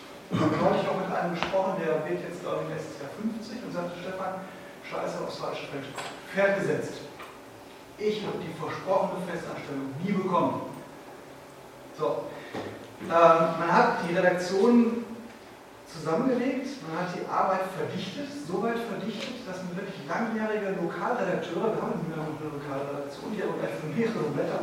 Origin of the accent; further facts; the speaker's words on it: Mülheim an der Ruhr, North Rhine-Westphalia, Germany; ich bin in Mülheim an der Ruhr groß geworden, ich bin da heute Professor